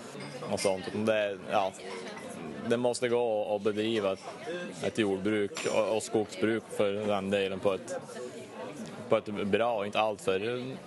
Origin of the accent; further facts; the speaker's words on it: Piteå, Norrbotten County, Sweden; jag kommer från Piteå i Norrbotten och jag är 23 år. Jag jobbar på en mjölkgård utanför Piteå.